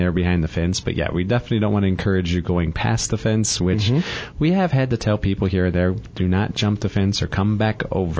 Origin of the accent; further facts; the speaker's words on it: Michigan, United States; I'm from Michigan, so that's, you know